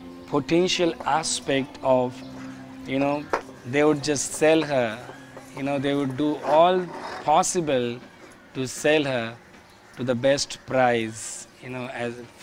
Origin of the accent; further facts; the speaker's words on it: Mumbai, Maharashtra, India; English is a second language; I was born and brought up in Islam, in Mumbai